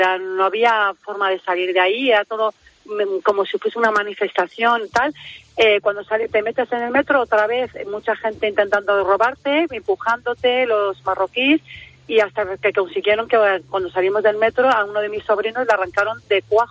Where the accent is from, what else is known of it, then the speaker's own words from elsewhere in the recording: France; como yo soy francés, yo le oí decir en francés, entra